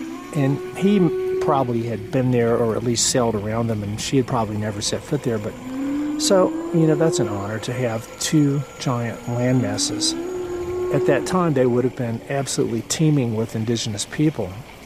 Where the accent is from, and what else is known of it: United States